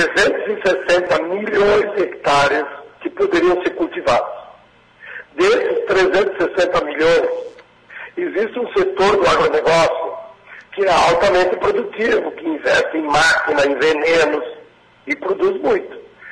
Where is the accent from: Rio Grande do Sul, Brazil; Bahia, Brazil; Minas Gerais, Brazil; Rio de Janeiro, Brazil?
Rio Grande do Sul, Brazil; lá na minha região, chamada Colonial Italiana do Rio Grande do Sul. Lá não tem latifúndio.